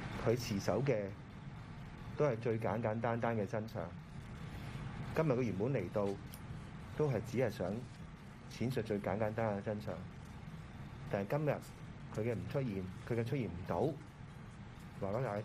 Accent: Hong Kong; 這個就是香港今天的當下，這個當下請給全世界都知道，那我們香港人守下去才有意思。

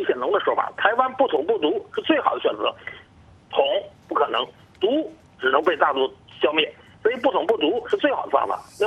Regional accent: Beijing, China; 我作为中国人，我不希望台湾独立

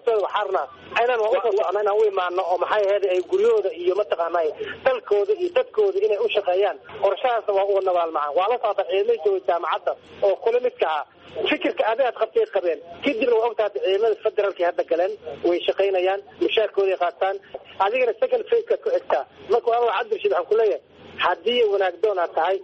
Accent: Jubaland, Somalia; ana waxaan ahay qof reer Jubbaland baan nahay

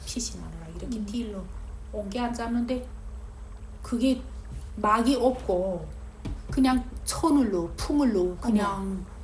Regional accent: North Korea; 유타에 딱 왔는데 보니까 막 이게 딱 북한이 같은 느낌이 드는 거예요. 북한이 맨 산이지. 그래서 어떻게 이게 딱 우리 고향이 온 것 같은

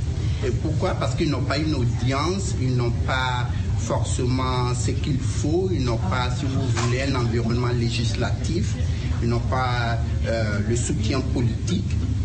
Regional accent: Côte d’Ivoire; Le pays dont je viens, je suis ivoirien d'origine

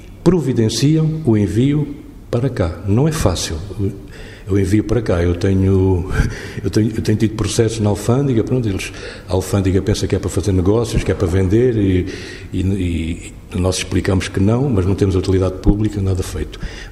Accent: Luanda, Angola; eu sou de Luanda, sou do outro lado de Luanda

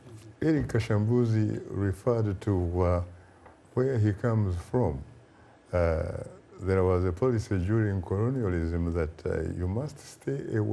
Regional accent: Kabale, Western Region, Uganda; In my particular case, I come from Kabale, southwestern Uganda. It is an area that is at very high altitude

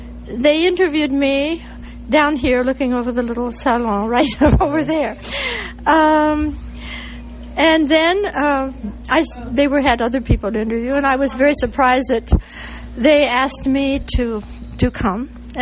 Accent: Alexandria, Virginia, United States; Yeah, I always lived in Alexandria. I'm really from Virginia.

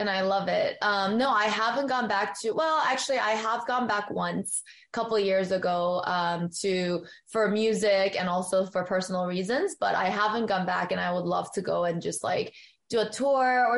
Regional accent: South Korea; growing up in Korea.

